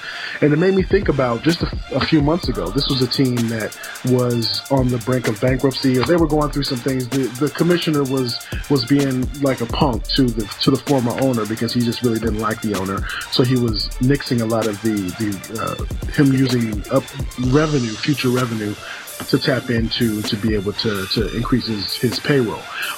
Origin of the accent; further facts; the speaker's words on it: California, United States; I grew up in Southern California, so I lean closer to the Dodgers